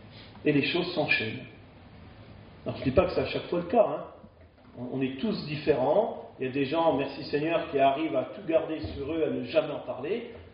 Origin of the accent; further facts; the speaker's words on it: France; En plus, on est français, alors on aime bien la critique constructive